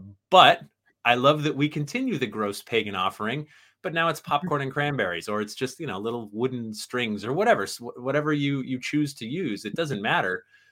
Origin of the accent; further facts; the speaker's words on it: Sandy Hook, Connecticut, United States; Way back in the beginning, I was the young whippersnapper growing up in Sandy Hook, Connecticut, and the town next to Sandy Hook is Monroe, Connecticut